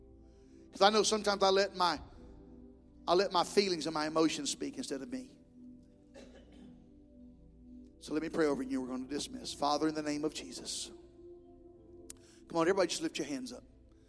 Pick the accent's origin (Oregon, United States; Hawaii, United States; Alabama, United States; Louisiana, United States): Alabama, United States; accent: Alabama; But when I get around my brothers, my Alabama accent comes back strong.